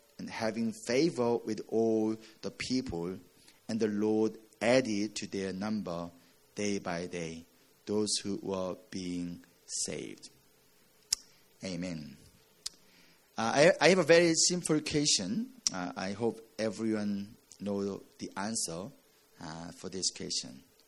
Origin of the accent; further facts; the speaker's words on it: South Korea; English is a second language; moved away as an adult; now in United States; I turn 40 years old this year, and I'm growing up in South Korea for 27 years. So I've been in here for 12 years, 13 years, so I'm still learning English.